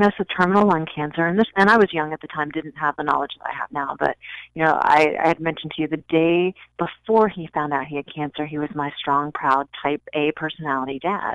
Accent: Virginia, United States; also born or lived in Houston, United States / Florida, United States / Charlotte, United States; I'm from all over the place. I grew up in Virginia. I spent about 10 years in Florida. I spent some time in Charlotte. Was born in Houston, so I'm kind of from all over the place.

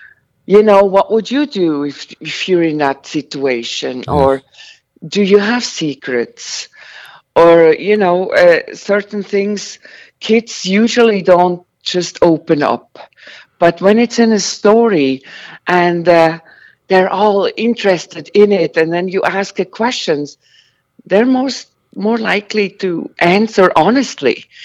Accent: Switzerland; English is a second language; now in United States; I'm from Switzerland.

